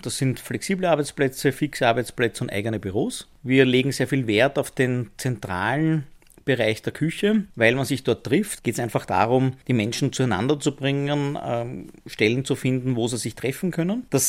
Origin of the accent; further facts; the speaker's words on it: Vienna, Austria; ich bin geborener Wiener